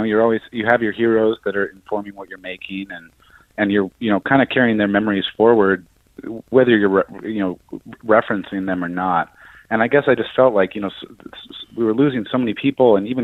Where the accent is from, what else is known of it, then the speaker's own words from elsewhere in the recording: Seattle, Washington, United States; I'm from Seattle, so it really reminds me of the Northwest